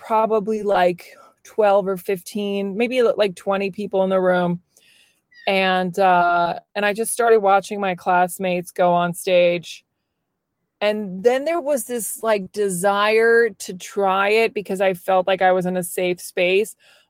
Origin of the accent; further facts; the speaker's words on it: Virginia, United States; moved away as an adult; Like I grew up in Virginia and I only knew stand-up through, like, I knew Seinfeld was a stand-up